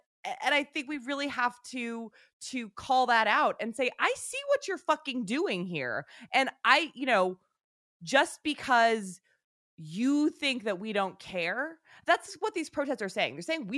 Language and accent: English; Santa Monica, California, United States; I'm from Santa Monica, California.